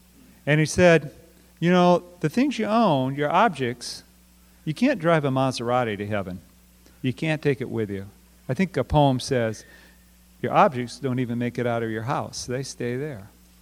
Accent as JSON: {"language": "English", "country": "United States", "said": "We're American."}